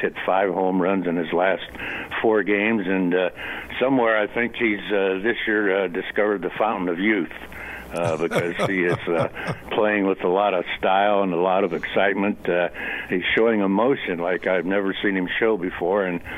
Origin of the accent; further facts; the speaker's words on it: Akron, Ohio, United States; Well, I know your feelings because I grew up in Akron. I've been a Cleveland Indians fan all my life